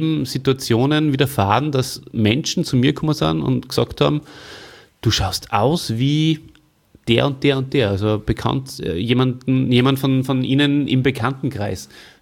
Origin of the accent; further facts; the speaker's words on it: Salzburg, Austria; Also ich bin ja groß geworden in Salzburg